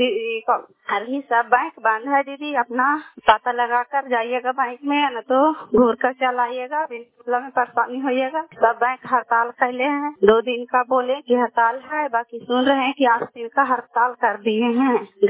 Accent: Kalyanpur, Bihar, India; घर कल्याणपुर वाली बेलसी पंचायत सरखान चांडी जिला नालंदा का निवासी हूँ।

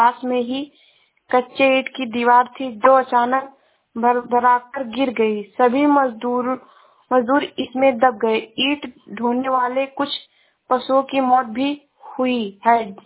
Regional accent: Uttar Pradesh, India; मैं जिला श्रावस्ती से हूँ।

